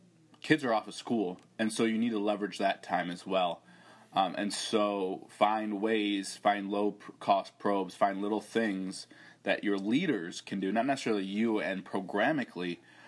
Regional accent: Rochester, New York, United States; I'm going up to my hometown of Rochester, New York, and just hang out. Spend time with my family.

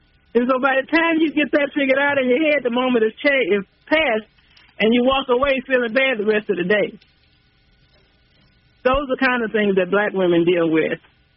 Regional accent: Texas, United States; I'm a 72-year-old black woman, born and raised in Texas, and had parents who always made us know who we were

